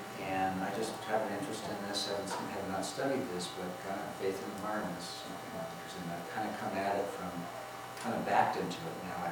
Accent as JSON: {"language": "English", "town": "Chelan", "region": "Washington", "country": "United States", "said": "we're from Chelan, which I think is Chelan and Wapato land originally. And Presbyterians, PCUSA."}